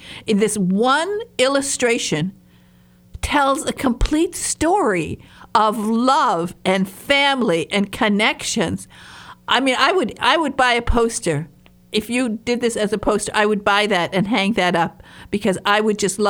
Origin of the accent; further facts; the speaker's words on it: Michigan, United States; But I was bullied when I was raised in a farm environment in northern Michigan. But when we moved to the big city, because I talked funny, because I talked like this